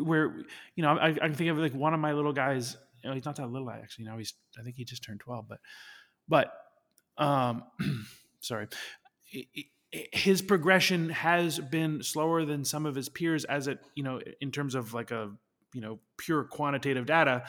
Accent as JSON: {"language": "English", "country": "Canada", "tie": "born or raised there", "said": "I grew up skiing in Canada"}